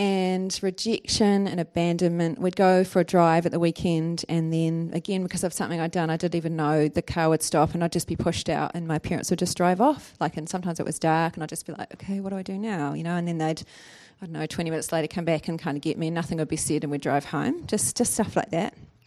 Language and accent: English; New Zealand; A white, normal, middle class girl growing up in New Zealand with that secret side of your life, it's just kind of, it was a secret.